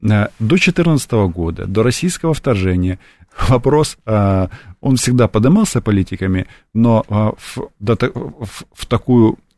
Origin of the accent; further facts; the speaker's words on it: Kyiv, Ukraine; first language ru; я русскоязычный из Киева